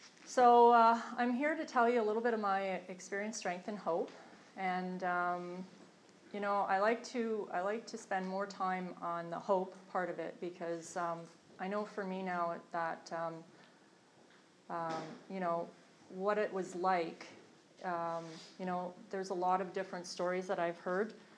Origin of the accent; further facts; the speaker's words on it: Montreal, Quebec, Canada; I grew up in Montreal, and I was born December 1964. So I'm going to be 51 this year.